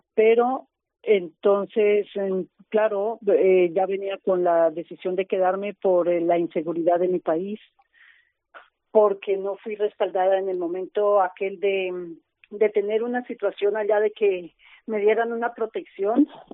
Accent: Colombia; now in Valladolid, Spain; cuando yo llegué de Colombia, con mantas, con ropa, con ayudas

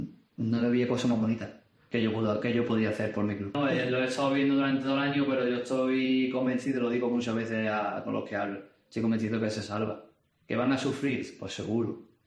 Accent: Cádiz, Andalusia, Spain; Que soy de Cádiz.

